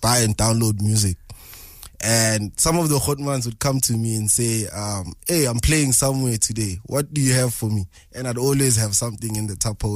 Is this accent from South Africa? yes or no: yes; Katlehong, Gauteng, South Africa; I used to get gigs. I'm from Kukatlong.